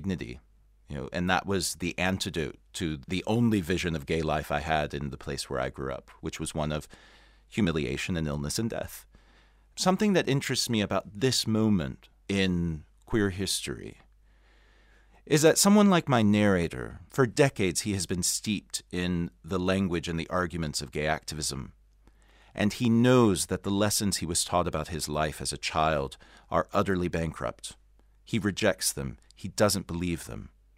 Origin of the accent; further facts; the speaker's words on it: Louisville, Kentucky, United States; moved away; I think a teenager growing up in Louisville, Kentucky today has a very different experience from what I had 25 years ago.